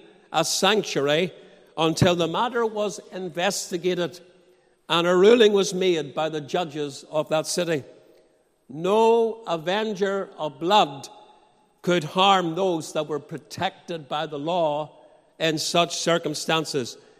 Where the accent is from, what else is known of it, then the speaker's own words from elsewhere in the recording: Portadown, Northern Ireland, United Kingdom; As you know, I came from Portadown originally.